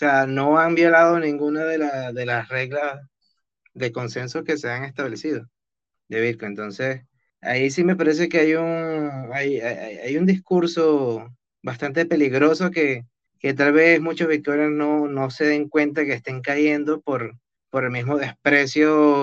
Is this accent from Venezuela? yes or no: yes; Venezuela; yo soy de Venezuela